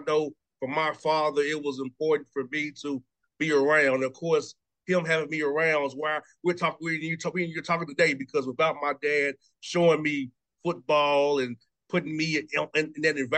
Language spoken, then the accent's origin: English; Atlanta, Georgia, United States; growing up in Atlanta, you know, the Falcons, the Hawks, they're all that black, red base, the Braves are navy and red.